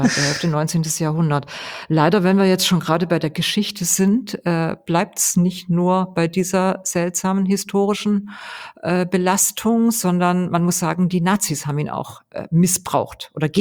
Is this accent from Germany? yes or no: yes; Weingarten, Baden-Württemberg, Germany; Ich komme ja aus Ravensburg-Weingarten